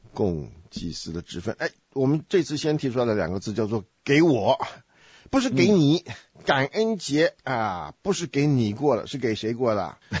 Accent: China; 不像我们从中国来的很拘束。

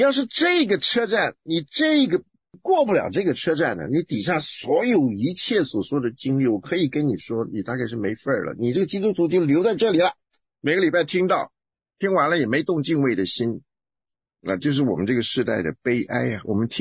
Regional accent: Guangdong, China; now in United States; 你们东北人的老大跟我们广东人的老大、台湾的老大不一样嘛？

